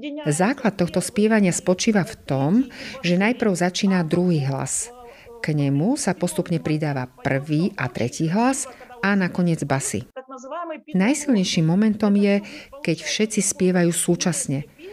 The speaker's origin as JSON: {"language": "Slovak", "town": "Kharkiv", "region": "Kharkiv Oblast", "country": "Ukraine", "first_language": "Russian", "second_language": "Slovak", "said": "S nami je to tak, tým, že sme z Charkova a väčšinou sme ruskojazyční."}